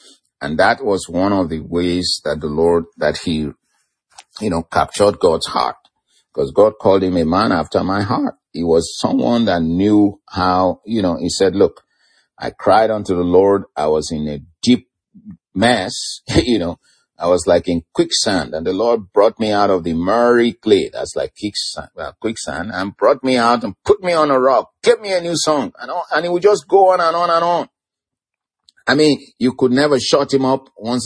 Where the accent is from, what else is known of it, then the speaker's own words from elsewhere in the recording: Nigeria; first language Yoruba; English is a second language; We got a proverb in my native language, the Yoruba language of Nigeria.